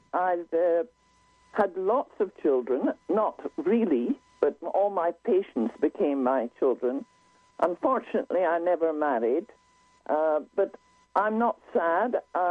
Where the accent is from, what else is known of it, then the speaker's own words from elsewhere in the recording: Scotland, United Kingdom; also born or lived in England; was a Scottish graduate, I graduated from St Andrews University. Scotland obviously was very much my home country, even though I was working in England most of the time.